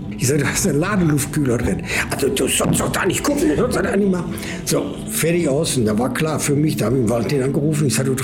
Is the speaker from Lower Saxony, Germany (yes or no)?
no; Essen, North Rhine-Westphalia, Germany; Bin in Essen geboren, aufgewachsen, alles.